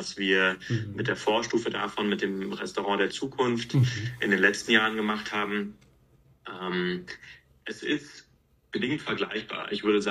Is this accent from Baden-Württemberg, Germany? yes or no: no; Munich, Bavaria, Germany; gerade hier natürlich so als Münchner Lokalpatriot, sage ich mal